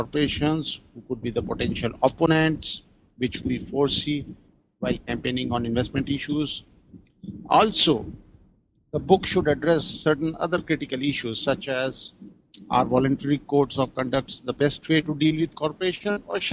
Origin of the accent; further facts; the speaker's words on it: New Delhi, Delhi, India; I'm from New Delhi, India